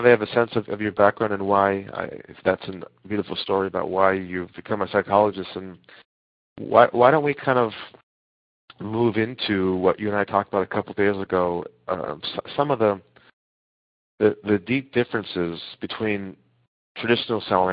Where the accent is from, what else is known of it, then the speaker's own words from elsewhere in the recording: San Diego, California, United States; I was from San Diego.